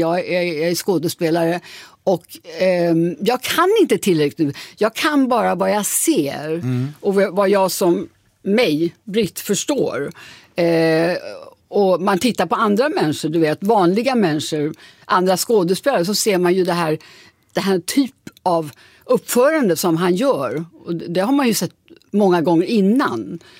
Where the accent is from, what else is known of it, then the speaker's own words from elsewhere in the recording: Sweden; now in Los Angeles, United States; Jag är väldigt svensk.